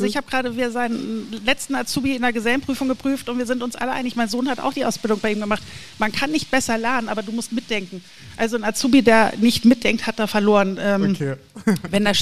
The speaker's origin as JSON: {"language": "German", "region": "Hamburg", "country": "Germany", "tie": "born or raised there"}